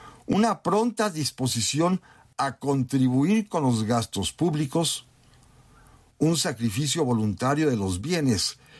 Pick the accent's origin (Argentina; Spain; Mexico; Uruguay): Mexico; Ese es nuestro deber como mexicanos, como mexicanas